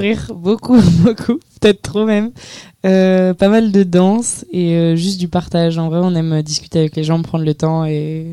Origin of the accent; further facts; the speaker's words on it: France; also born or lived in Guadeloupe; On est né en Guadeloupe et du coup petit à petit on a grandi en France métropolitaine. Petit à petit on essaie de se raccrocher à nos origines et à notre culture du coup de la Guadeloupe.